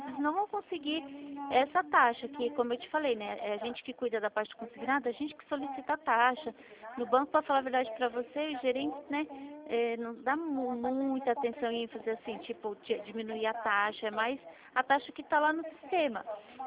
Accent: Atibaia, São Paulo, Brazil; Só que eu já fui para Atibaia, eu sou de Atibaia, na verdade.

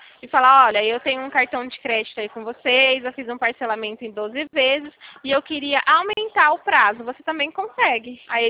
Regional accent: São Paulo, Brazil; Eu sou paulista.

